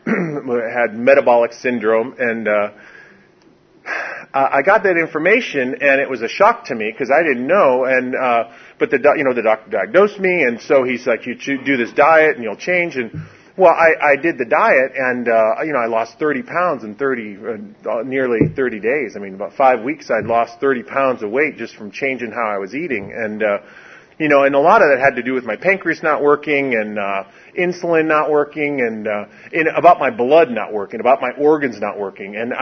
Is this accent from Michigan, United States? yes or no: yes; Detroit, Michigan, United States; Because I'm from Detroit, So the deal is that I was in the I was in my room, and I'd listen